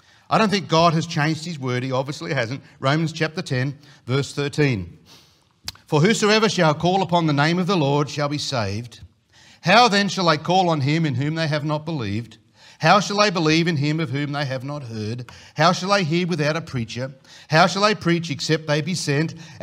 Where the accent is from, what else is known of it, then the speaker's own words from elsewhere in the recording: Penrith, New South Wales, Australia; born there; Now, I can say Westie because I was born in Penrith. I'm a Westie, okay